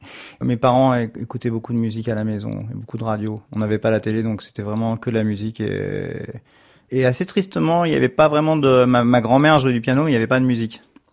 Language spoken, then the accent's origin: French; Reims, Grand Est, France; Je suis né à Reims de parents immigrés, enfin qui sont nés à Reims par hasard. Une mère qui est née à Oran, donc qui est de famille séfarade oranaise